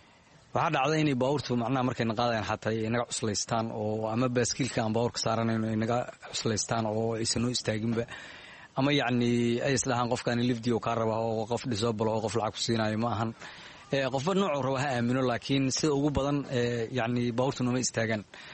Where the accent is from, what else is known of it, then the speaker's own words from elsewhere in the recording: Mogadishu, Banaadir, Somalia; waxaan ka imaaday magaalada muqdisho, muddo 12 sano aan ku noolaa qaxootigan.